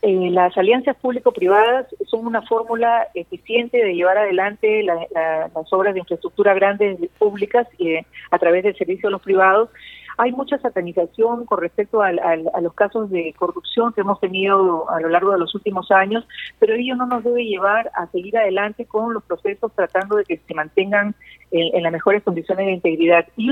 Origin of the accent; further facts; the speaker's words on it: Peru; tenemos como peruanos que entender que hay que explotar las mejores condiciones posibles